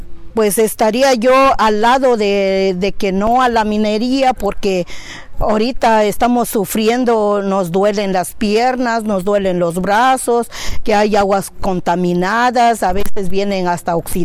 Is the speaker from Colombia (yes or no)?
no; San Baltasar Chichicapam, Oaxaca, Mexico; soy aquí de San Baltasar, Chichicapan.